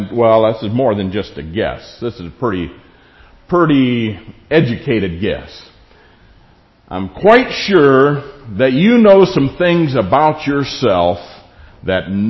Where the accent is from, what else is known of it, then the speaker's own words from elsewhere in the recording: the South, United States; It used to be a question that was often asked when I grew up in the South.